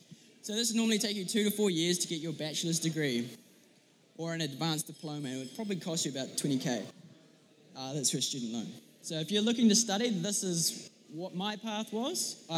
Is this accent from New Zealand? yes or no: yes; Auckland, New Zealand; also born or lived in United States; I am American-born, and I grew up in the eastern suburbs of Auckland. I identify as Kiwi, but I've been privileged to have quite a few American clients